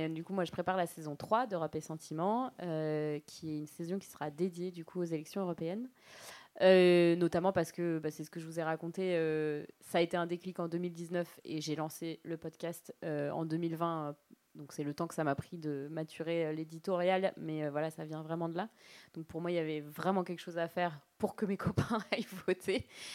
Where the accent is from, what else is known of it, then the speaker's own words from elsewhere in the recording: Marseille, Provence-Alpes-Côte d'Azur, France; parce que moi je suis marseillaise